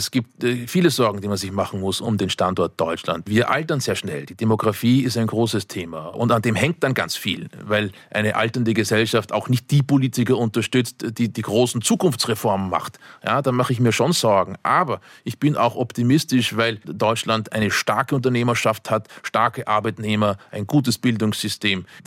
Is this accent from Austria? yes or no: yes; Austria; da ist Tübingen oder München attraktiver für mich als Österreicher